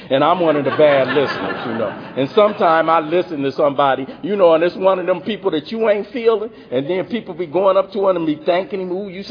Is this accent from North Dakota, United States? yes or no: no; Los Angeles, California, United States; I just know I'm a kid from South Central Los Angeles. I got five brothers. We grew up in a little two-bedroom apartment